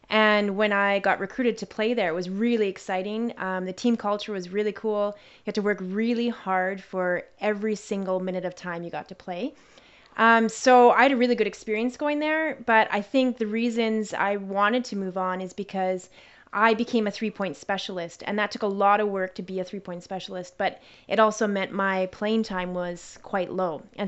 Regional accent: Winnipeg, Manitoba, Canada; Okay, I grew up in Winnipeg, Manitoba, and I loved every single sport.

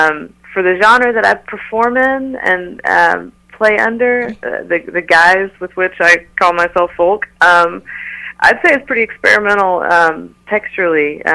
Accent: Ringgold, Georgia, United States; accent: country; I'm covering up a pretty thick country accent. Yeah, so I grew up in a small town in Ringgold, right outside of Chattanooga, Tennessee

